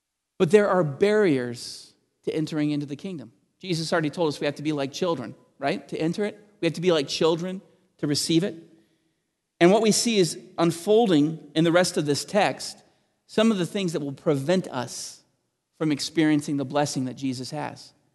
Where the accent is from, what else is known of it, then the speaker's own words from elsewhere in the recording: Montreal, Quebec, Canada; born there; also born or lived in New Jersey; I was born in Montreal, and my parents moved to New Jersey